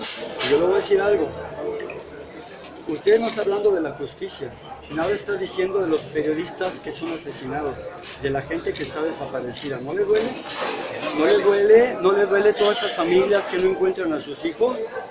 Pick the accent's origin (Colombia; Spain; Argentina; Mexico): Mexico; Yo vengo a hablar de Veracruz porque es México. Yo soy mexicano y tengo derecho.